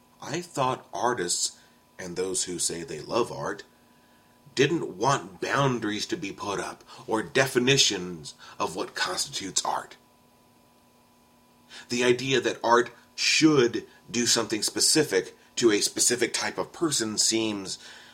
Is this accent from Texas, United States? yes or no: yes; San Antonio, Texas, United States; I remember growing up in San Antonio, there was the Express and the Light.